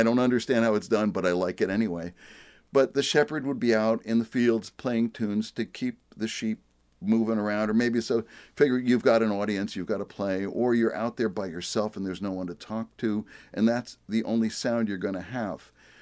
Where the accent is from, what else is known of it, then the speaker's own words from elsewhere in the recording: United States; I mean, I grew up in America in the 50s and 60s, so, you know, it's very much an American upbringing